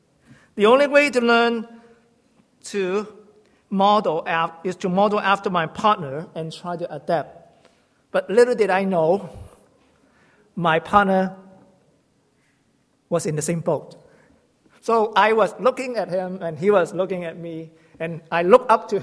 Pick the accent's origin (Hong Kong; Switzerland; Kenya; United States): Hong Kong; English is a second language; now in Canada; My wife and I came from Hong Kong, studying in Red Deer, starting at the same time.